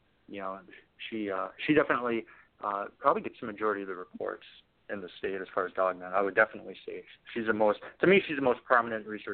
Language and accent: English; Wisconsin, United States; And I'm from Wisconsin. I'm raised in Wisconsin.